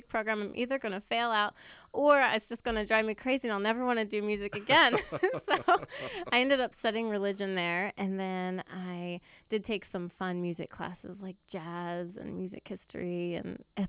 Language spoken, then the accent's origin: English; Delaware, United States; Well, like you said, I was born and raised in Delaware. I attended Wilmington Christian School from K to 12.